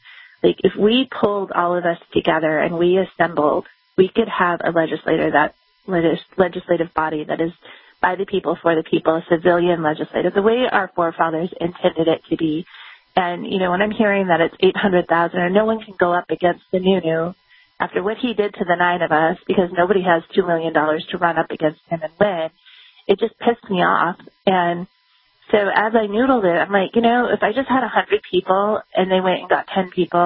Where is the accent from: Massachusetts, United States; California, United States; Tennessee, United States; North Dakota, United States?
California, United States; I grew up in Southern California.